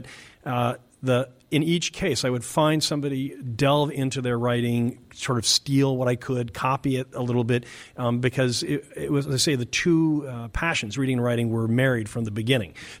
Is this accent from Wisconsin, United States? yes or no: no; Dedham, Massachusetts, United States; Dedham, Massachusetts.